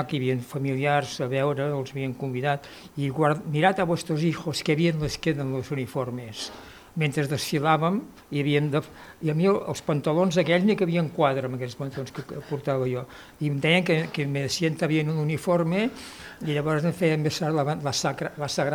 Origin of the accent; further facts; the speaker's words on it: Catalonia, Spain; Jo sóc català i em sento molt català